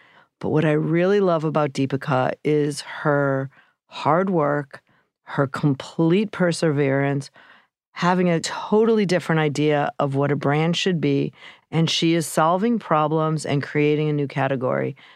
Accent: Chicago, Illinois, United States; I'm a Chicago girl.

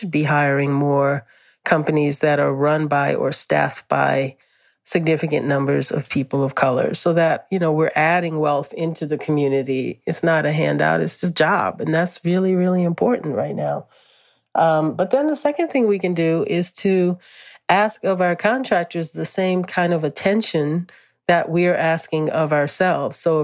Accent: New Orleans, Louisiana, United States; since I was a little girl growing up in New Orleans.

